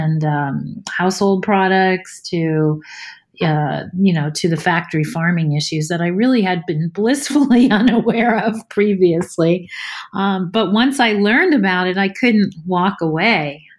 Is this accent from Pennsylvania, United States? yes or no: yes; Pennsylvania, United States; And then I grew up in Pennsylvania in a development, but it bordered a farm.